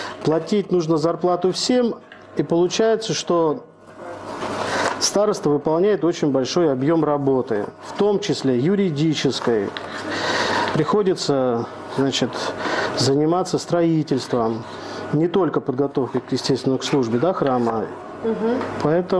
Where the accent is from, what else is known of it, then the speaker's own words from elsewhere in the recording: Georgia; мы его называем салат по-грузински, потому что здесь есть такие травы, которые мы любим, грузины.